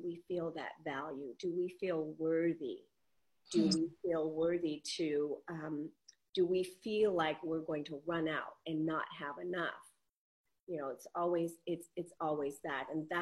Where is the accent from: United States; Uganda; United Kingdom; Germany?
Germany; You know, like I grew up in Germany